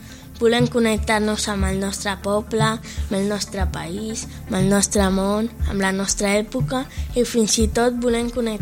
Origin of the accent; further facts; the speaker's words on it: Sant Feliu de Codines, Catalonia, Spain; perquè tots som de Sant Feliu de Codines.